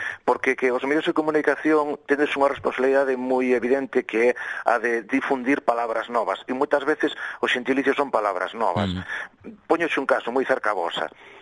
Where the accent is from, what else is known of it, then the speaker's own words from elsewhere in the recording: Santa Comba, Galicia, Spain; Tamén somos de Santa Comba.